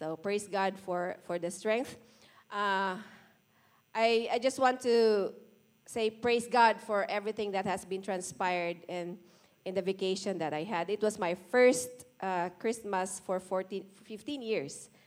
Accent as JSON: {"language": "English", "region": "Visayas", "country": "Philippines", "said": "Tagalog because I'm a Bisaya. So we had help from Mr. Google. So it was really fun to really translate. I'm a Filipino, but I'm not really very good in Tagalog."}